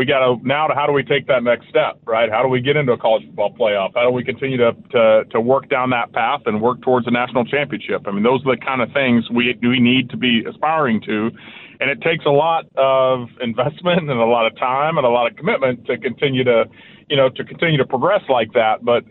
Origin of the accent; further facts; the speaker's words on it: Manhattan, Kansas, United States; because I grew up there in Manhattan and going to ball games.